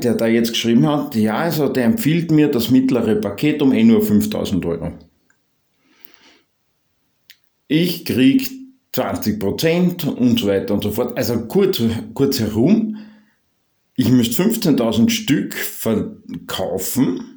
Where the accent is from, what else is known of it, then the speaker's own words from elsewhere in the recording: Austria; Ich meine, merkst du, ich bin Österreicher.